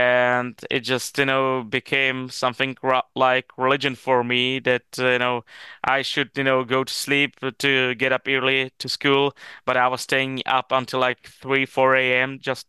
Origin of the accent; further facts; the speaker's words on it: Prague, Czechia; English is a second language; Yeah, I was born and raised in Prague.